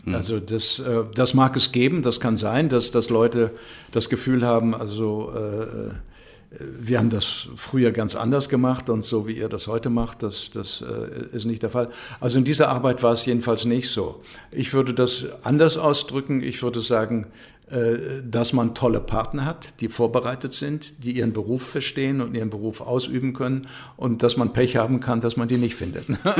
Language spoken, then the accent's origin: German; Berlin, Germany; born there; Bin jetzt ab 1.4. sozusagen wieder Berliner, also da zurückgekommen in die Stadt, wo ich geboren bin.